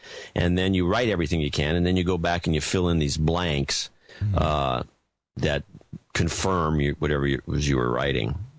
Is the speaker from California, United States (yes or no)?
yes; California, United States; And I'm a Californian, so I rent cars.